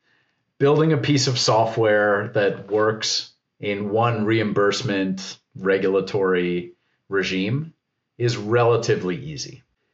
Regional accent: Canada; You know, as a Canadian, we've got 13 different health systems.

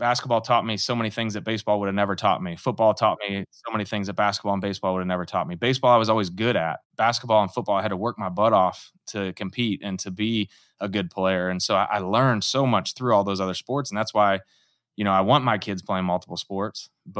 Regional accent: St. Louis, Missouri, United States; Yeah, so I grew up right here in St. Louis. I grew up in Hazelwood. I went to Hazelwood West High School

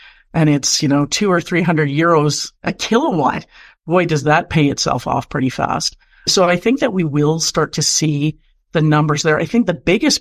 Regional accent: Canada; I'm being born and raised in Canada

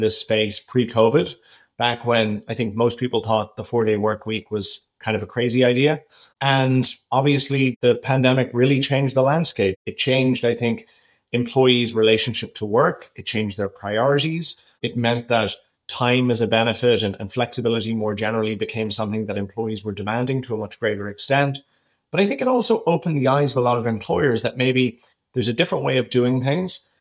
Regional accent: Ireland; as hopefully you'll be able to still tell from my accent, I'm originally from Ireland

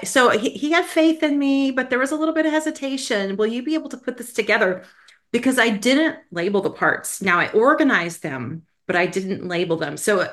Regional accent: Colorado, United States; Well, I grew up in Colorado, so I'm a Colorado native. My husband and I are both. And I'm a third culture kid. So my mother's from the Netherlands

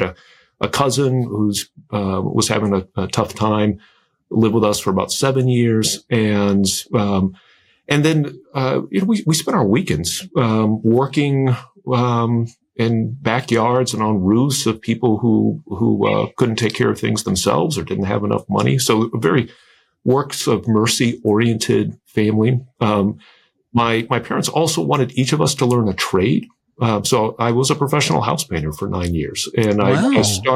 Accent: South Bend, Indiana, United States; I was raised Catholic and I grew up in South Bend, Indiana. Both my parents are originally from Massachusetts and they moved there shortly before I was born.

